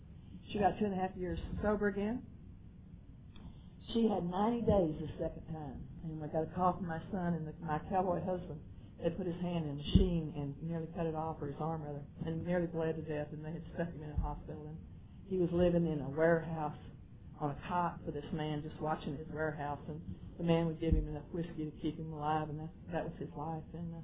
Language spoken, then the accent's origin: English; Lubbock, Texas, United States; I went back to Lubbock, my hometown, as I did at that time every year for homecoming